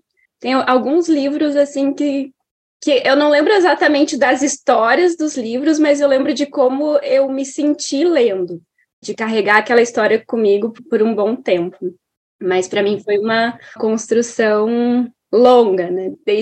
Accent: Vacaria, Rio Grande do Sul, Brazil; A minha região, por exemplo, fala você.

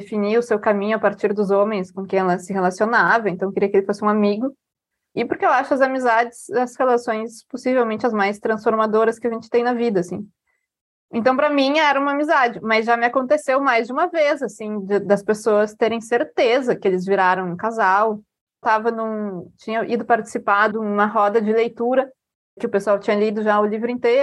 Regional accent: South Region, Brazil; eu sou aqui, né? Sou aqui do Sul, tenho essa cara de Sul.

